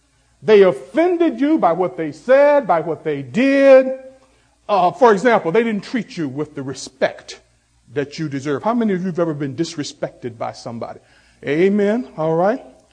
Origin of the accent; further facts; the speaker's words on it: the South, United States; now in Harrisburg, United States; You know, I'm from the South. And down South, when I was growing up, you see somebody walking along the street, you would say hi or at least nod to them.